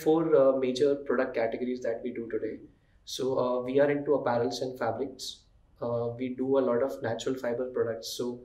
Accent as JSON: {"language": "English", "town": "Aligarh", "region": "Uttar Pradesh", "country": "India", "tie": "born or raised there", "said": "he is a businessman who's based out of Aligarh and my hometown."}